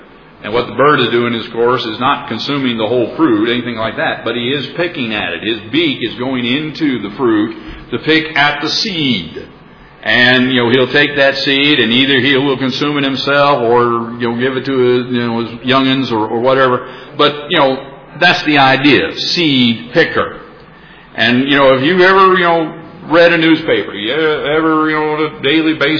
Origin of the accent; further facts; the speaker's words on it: Globe, Arizona, United States; I'm from Globe, Arizona. You all supported me in Globe